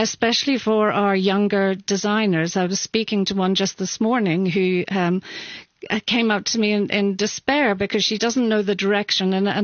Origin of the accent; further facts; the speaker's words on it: Ireland; also born or lived in London / Belfast; I grew up in Ireland and London. And Northern Ireland. So I grew up in a very troubled time. And my father was a journalist, so we moved around the sort of between London and Dublin and Belfast.